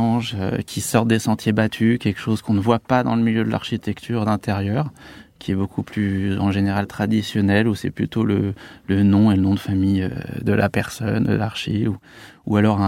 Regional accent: Annecy, Auvergne-Rhône-Alpes, France; comme je viens d'Annecy et de Haute-Savoie, c'est vrai qu'on a une culture gastronomique assez développée et on a le fromage.

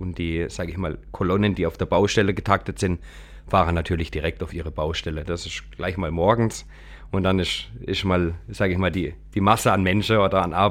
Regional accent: Kappel-Grafenhausen, Baden-Württemberg, Germany; Genau, ich komme aus Kappelgrafenhausen.

